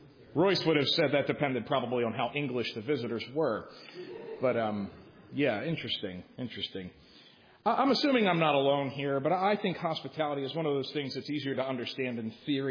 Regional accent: Philadelphia, Pennsylvania, United States; But if I'm honest, you know, like, look, I'm from Philly.

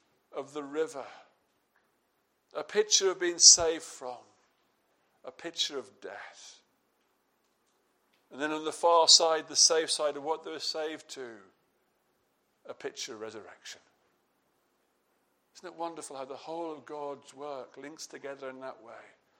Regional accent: England, United Kingdom; Forgive us, we're English.

